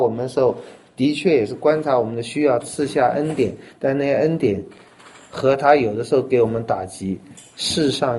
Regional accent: China; 甚至可能我们中国人说最好的丰衣足食感戴父母

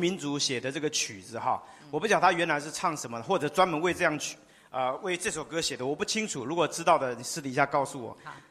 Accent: China; 尤其我们中国人唱花腔太可怕了

